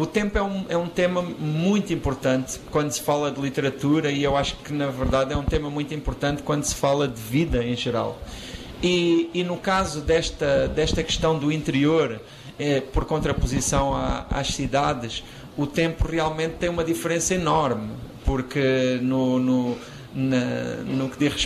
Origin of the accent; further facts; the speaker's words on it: Alentejo, Portugal; born there; que toma como referência esse lugar que existe e que é uma pequena comunidade de 1000 pessoas na região do Alentejo, no sul de Portugal